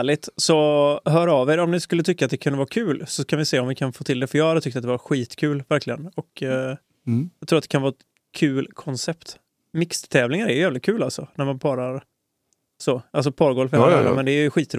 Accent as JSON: {"language": "Swedish", "town": "Gothenburg", "region": "Västra Götaland County", "country": "Sweden", "said": "Jag är från Göteborg, va?"}